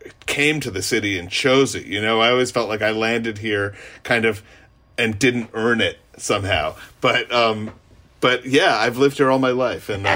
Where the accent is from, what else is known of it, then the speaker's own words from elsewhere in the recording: New York City, New York, United States; I grew up in New York City.